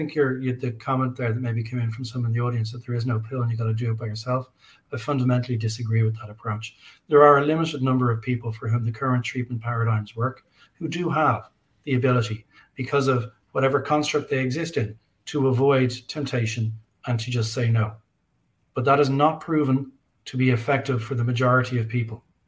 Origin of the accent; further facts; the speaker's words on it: Ireland; I'm an Irish guy.